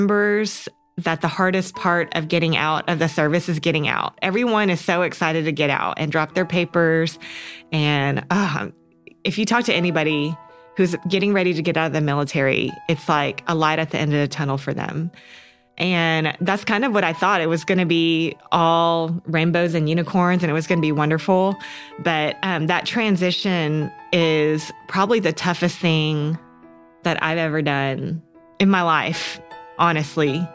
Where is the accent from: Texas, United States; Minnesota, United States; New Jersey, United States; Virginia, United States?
Texas, United States; College Station; I'm from College Station, Texas. And so that has kind of been my dream college.